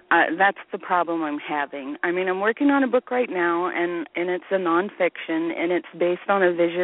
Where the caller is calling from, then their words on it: Louisiana, United States; I'm from Louisiana, and I know Melissa.